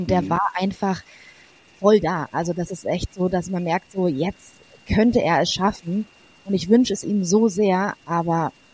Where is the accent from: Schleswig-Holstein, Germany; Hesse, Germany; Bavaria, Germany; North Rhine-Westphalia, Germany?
Bavaria, Germany; Garmisch-Partenkirchen; Wir kommen hier aus Garmisch.